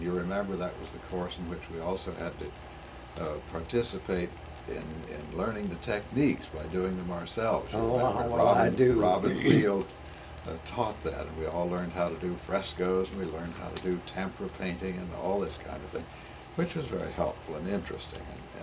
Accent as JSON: {"language": "English", "town": "Kansas City", "region": "Missouri", "country": "United States", "tie": "born or raised there", "said": "Well, first of all, I'm a real Midwesterner. I was born in Kansas City, Missouri, and grew up there, went to a private school there."}